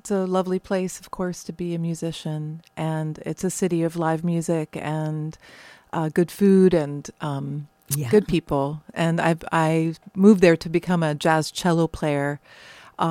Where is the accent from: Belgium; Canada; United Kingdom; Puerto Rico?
Belgium; Beauvechain, Wallonia; also born or lived in Leuven; Born in Belgium, huh. In Leuven, in a Flemish hospital, brought over to a French-speaking village called Beauvechain.